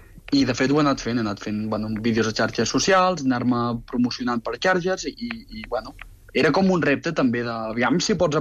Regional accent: Artés, Catalonia, Spain; vaig veure que Artés, al meu poble, no n'hi havia

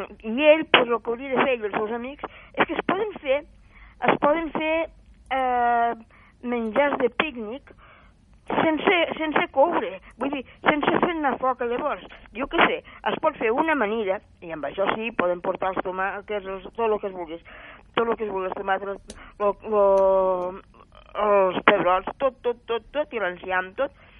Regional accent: Castellserà, Catalonia, Spain; moved away as an adult; now in Barcelona, Spain; jo també soc de Castellserà, visc aquí, però soc de Castellserà, fa 52 anys que visc aquí, a Barcelona.

